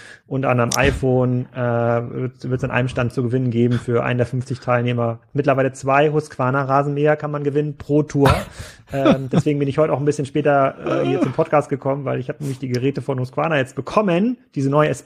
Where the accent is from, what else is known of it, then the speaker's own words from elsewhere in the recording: Gettorf, Schleswig-Holstein, Germany; der hier in Gettorf, meinem Heimatort, so eine Bioenergie-Geschichte baut